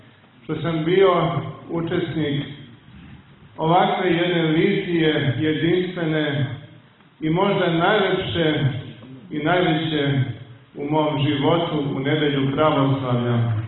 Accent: Kosovo; Mi koji dolazimo sa Kosova i Metohije dobro znamo šta znači svetinje za sve nas.

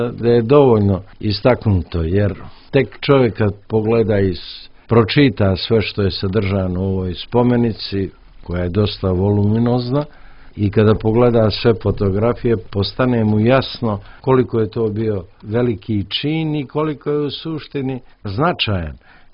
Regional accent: Cetinje, Montenegro; Ja kao čovjek, kao Cetinjanin, kao Crnogorac u smislu pripadnosti ovoj državi i kao Srbin

